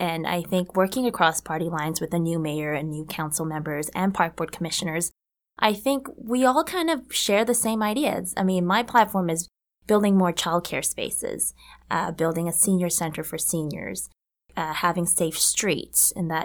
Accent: Vancouver, British Columbia, Canada; I'm born and raised in Vancouver. I'm a new mom with a three-month-old baby girl named Abigail.

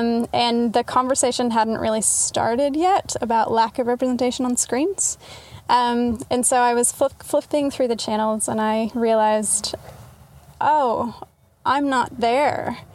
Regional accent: Texas, United States; moved away; also born or lived in Utah; I was born in Utah, then I moved to Texas.

